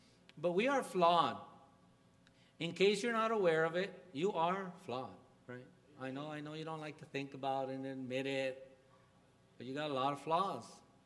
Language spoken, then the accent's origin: English; Donna, Texas, United States; He was telling me the story when he found out I was from Donna.